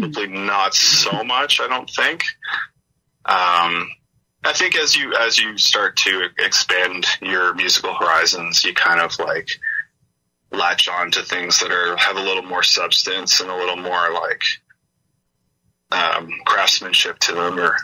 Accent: Parry Sound, Ontario, Canada; also born or lived in London, Ontario / Mississauga; now in Hamilton, Canada; I moved to Hamilton in about 2012 with my wife now. I grew up in Parry Sound, Ontario, mm-hmm. which is up in Muskoka. And I spent some time in London, Ontario. I lived with my now wife in our first apartment was in Mississauga area.

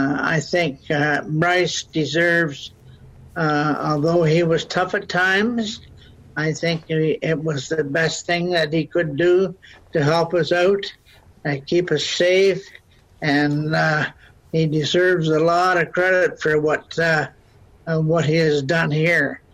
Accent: Goderich, Ontario, Canada; Now, I was a young boy and growing up in Goderich, Ontario, and I had come from a hard-working family

